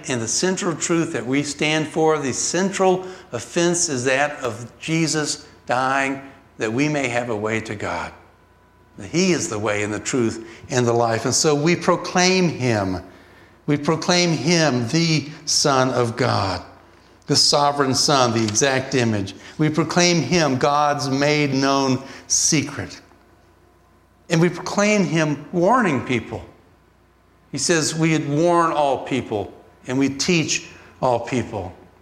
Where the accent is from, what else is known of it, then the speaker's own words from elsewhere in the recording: Atlanta, Georgia, United States; I grew up in Atlanta. I like grits with eggs and cheese on them.